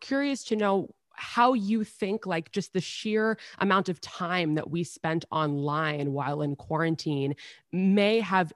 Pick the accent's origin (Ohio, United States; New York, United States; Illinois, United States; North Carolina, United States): New York, United States; New York City; maybe it's because of my age, maybe it's because of growing up in New York City.